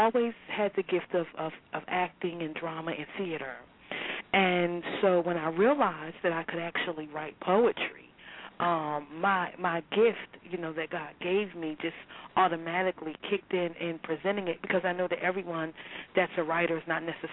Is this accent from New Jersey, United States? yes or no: yes; Camden, New Jersey, United States; Okay, I'm originally born and raised in Camden, New Jersey.